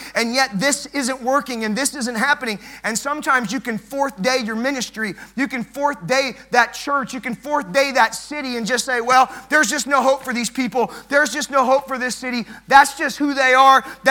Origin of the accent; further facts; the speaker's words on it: Los Angeles, California, United States; which I grew up in Los Angeles. I know a little bit about the state of California.